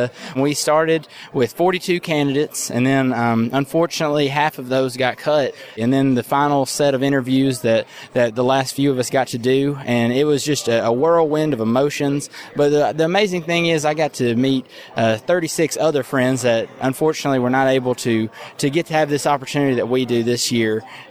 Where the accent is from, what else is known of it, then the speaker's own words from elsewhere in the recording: Tennessee, United States; I'm from Coffee County, Tennessee, in the Beech Grove community, and we have a herd of registered Black Angus beef cattle on 235 acres.